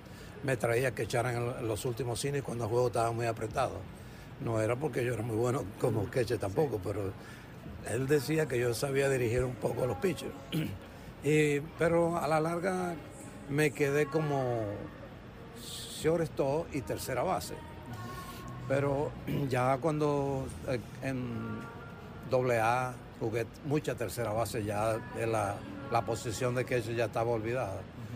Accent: Quiriquire, Monagas, Venezuela; born there; nací en Venezuela, en el estado Monagas, pueblo llamado Quiriquire o Miraflores. Muy pequeño el pueblo

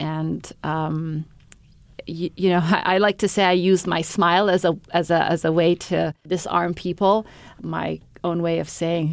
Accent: Egypt; also born or lived in Middle East; Yeah, I'm originally from Egypt. I grew up in the Middle East. I'm Muslim.

